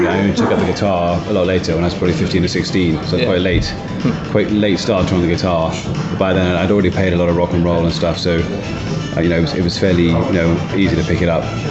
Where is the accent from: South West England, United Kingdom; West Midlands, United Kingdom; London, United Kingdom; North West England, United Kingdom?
South West England, United Kingdom; Bath; I grew up in Bath in the West Country, so playing a lot of pubs around there